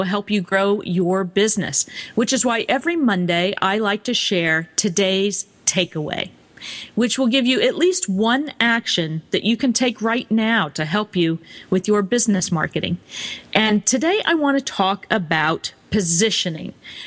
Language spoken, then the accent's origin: English; Kansas City, United States; now in New York City, United States; from growing up in Kansas City to New York City, where I live now, to Paris, France, to Venice, Italy.